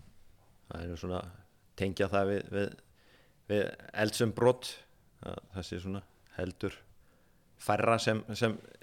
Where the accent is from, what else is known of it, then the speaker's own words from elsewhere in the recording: Hof, Southern Region, Iceland; ég er frá Hofi í Öræfum og ég vann meðal annars á Jökulsálóni